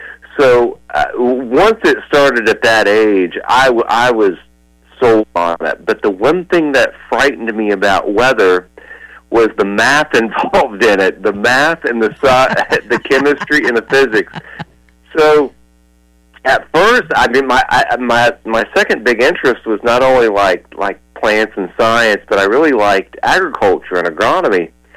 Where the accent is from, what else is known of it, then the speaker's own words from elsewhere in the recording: Indiana, United States; growing up in Indiana, and, you know, I grew up in an area that, you know, was a big farming area in southwest part of the state.